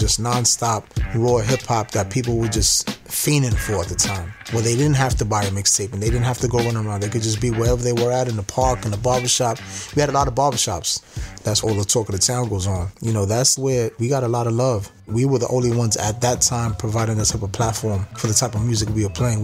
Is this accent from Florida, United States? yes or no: no; Manhattan, New York, United States; Was born and raised in Lower East Side of Manhattan.